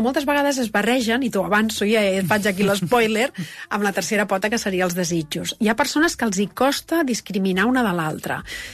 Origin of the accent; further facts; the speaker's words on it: Catalonia, Spain; I jo sóc més del Maresme, que és la meva terra, i m'agrada viure al costat de la meva família